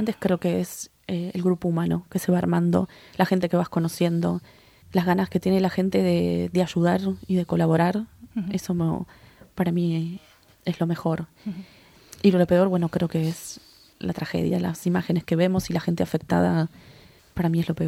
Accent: northern Argentina, Argentina; En Argentina, de donde yo soy, de una provincia muy pobre en el norte del país.

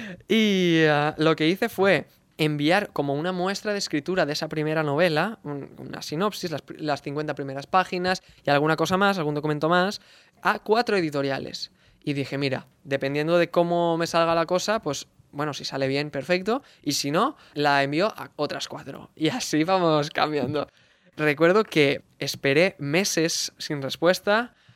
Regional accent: Tavernes de la Valldigna, Valencian Community, Spain; fue cuando empezó mi educación musical en la escuela de música de mi pueblo, de Tabernes la Bedigna

